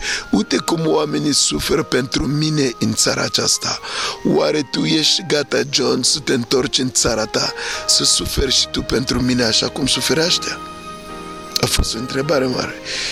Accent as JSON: {"language": "Romanian", "region": "Bangui", "country": "Central African Republic", "second_language": "Romanian", "said": "Eu am venit din Africa Centrală, Bangui, până aici cu zbor de avion 5 ore"}